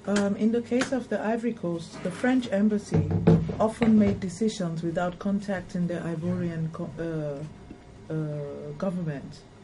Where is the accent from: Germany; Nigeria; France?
Nigeria; Und das Land, wo ich herkomme, in Nigeria, ist das auch nicht üblich, dass man die Sachen einfach von anderen bestimmen lässt.